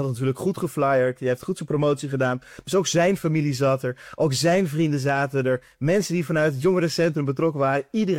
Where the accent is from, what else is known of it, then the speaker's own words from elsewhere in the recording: Houten, Utrecht, Netherlands; Ik kom uit Houten. Daar ben ik opgegroeid.